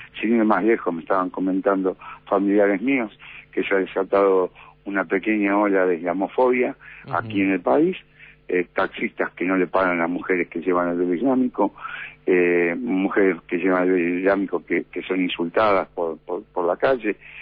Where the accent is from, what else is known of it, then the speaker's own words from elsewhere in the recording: Argentina; En mi país, en Argentina, nosotros argentinos estamos sufriendo esto